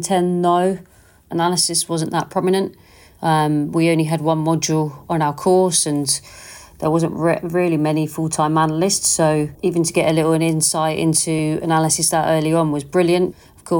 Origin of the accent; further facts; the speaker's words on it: East of England, United Kingdom; born there; I was born in Essex, so I was a Tottenham supporter growing up.